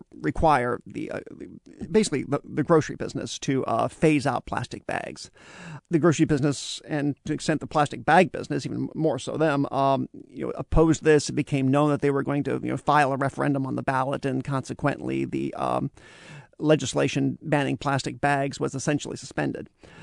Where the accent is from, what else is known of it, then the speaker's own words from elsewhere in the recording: Nebraska, United States; My home state of Nebraska actually did this recently.